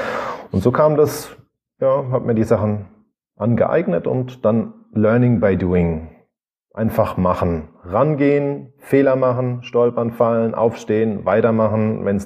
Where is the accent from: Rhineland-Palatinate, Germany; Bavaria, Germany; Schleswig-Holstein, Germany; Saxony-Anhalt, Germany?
Rhineland-Palatinate, Germany; Ich komme aus der Südpfalz.